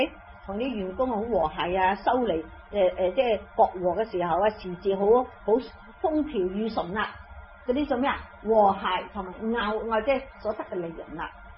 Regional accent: China; 那他有这样的文化背景，我们中国人，我们中国人每个人就要什么头高这么大

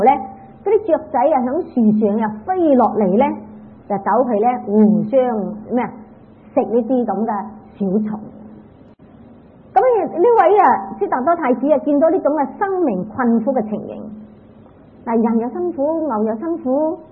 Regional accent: China; 我哋中國人成日點講啦？大蟲食細蟲。

